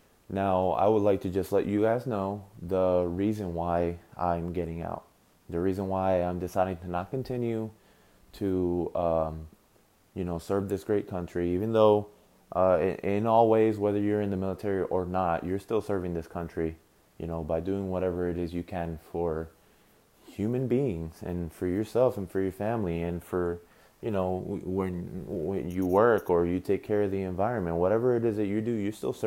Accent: Lancaster, Pennsylvania, United States; also born or lived in Puerto Rico; I'm from Lancaster, Pennsylvania, home of the Amish. I am not Amish. I always get asked that. I am not Amish, but that's where I'm from. I was born there. I was raised there.

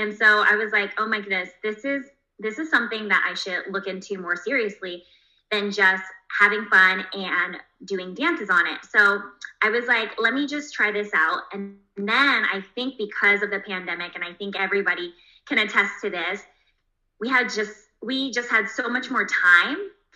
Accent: California, United States; I'm from the Bay Area in California, and I am a figure skating professional.

